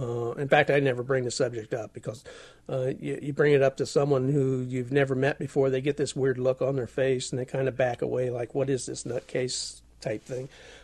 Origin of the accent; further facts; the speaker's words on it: Indianapolis, Indiana, United States; born there; also born or lived in Colorado; Well, the whole thing's weird, but I believe I was born in Indianapolis. I have a lot of memories of Indianapolis, but the memories I have of Indianapolis are nowhere near as vivid as what the memories are of Colorado.